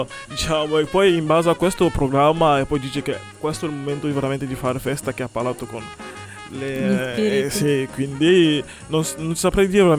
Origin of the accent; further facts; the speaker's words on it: Douala, Littoral, Cameroon; che è Douala, ci sono tanti tanti cantanti. E quindi, soprattutto dove vengo io, è un modo di fare cantare, veramente.